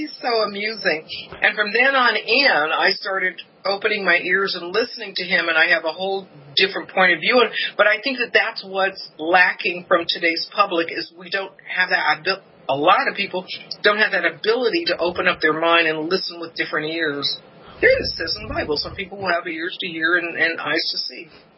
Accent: Hollywood, California, United States; and I come from Hollywood, and I love stories.

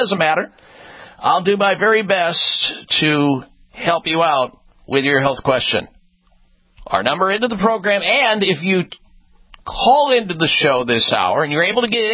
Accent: Midwest, United States; when I grew up in the Midwest, there was plenty of bottles of cough medicine because I had five siblings and parents

